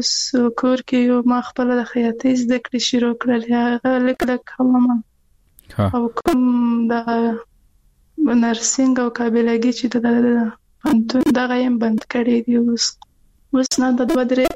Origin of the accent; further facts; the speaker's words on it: Quetta, Balochistan, Pakistan; moved away; من پاکستان د کوټې نه راغلی و